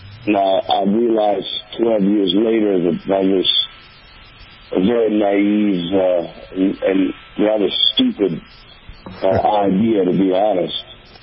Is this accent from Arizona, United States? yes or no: no; Louisiana, United States; But I grew up in Acadiana, which is kind of a world away.